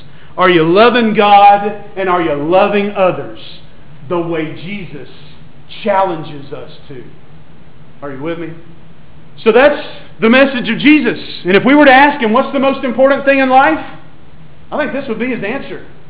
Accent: Woodbury, Tennessee, United States; I grew up in Woodbury, Tennessee. I don't know if any of you know where Woodbury, Tennessee is.

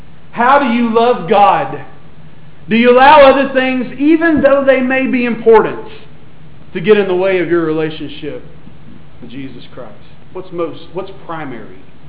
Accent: Woodbury, Tennessee, United States; I grew up in Woodbury, Tennessee. I don't know if any of you know where Woodbury, Tennessee is.

